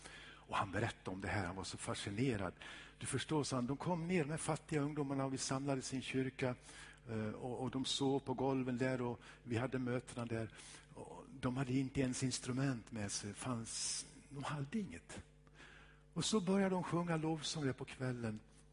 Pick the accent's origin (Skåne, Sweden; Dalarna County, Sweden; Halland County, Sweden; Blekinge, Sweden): Dalarna County, Sweden; jag är ju från Dalarna